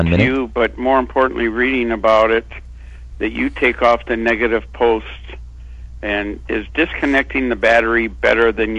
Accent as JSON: {"language": "English", "town": "Detroit", "region": "Michigan", "country": "United States", "said": "I come from Detroit, so I know that there are a lot of things that go on."}